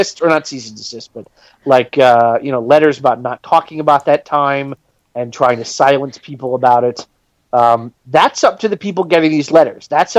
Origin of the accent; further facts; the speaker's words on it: the South, United States; As a person growing up in the South, I can tell you that it's very tethered with actual religion.